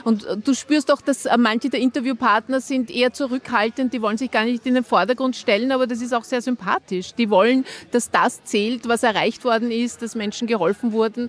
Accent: Vienna, Austria; Ich bin aus Wien.

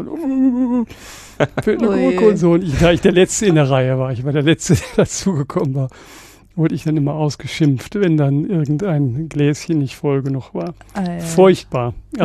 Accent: North Rhine-Westphalia, Germany; bei der Fabrik Essiggurkenkühne in Herungen in meiner alten Heimat am Niederrhein

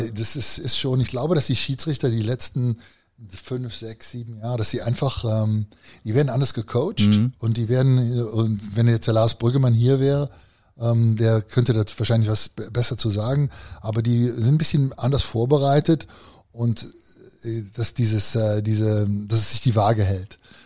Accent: North Rhine-Westphalia, Germany; ich bin auch hier aufgewachsen in der Region. Also mit Herne, mit Deilinghofen, mit Dortmund.

